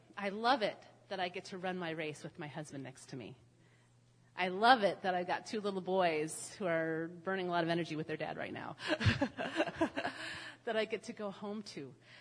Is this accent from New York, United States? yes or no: yes; Brooklyn, New York, United States; I grew up in Brooklyn in a working class home.